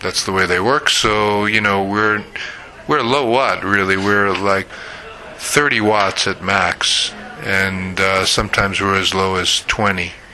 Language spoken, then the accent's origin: English; United States; now in Canada; I'm from the States originally, where I used to do pirate radio